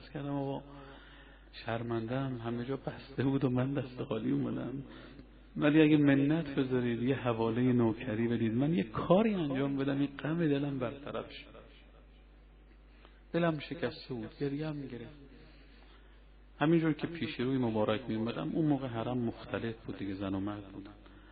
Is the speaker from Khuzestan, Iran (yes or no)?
no; Mashhad, Razavi Khorasan, Iran; ما بچه مشهدیم، رضوی هم هستیم، اولاد امام رضاییم